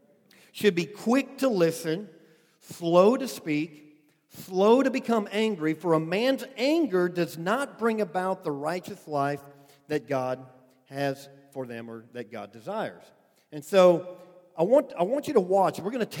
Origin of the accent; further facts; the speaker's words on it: Idaho, United States; I was born and raised on potatoes. I grew up in Idaho, so, I mean, you know, kind of goes with the territory.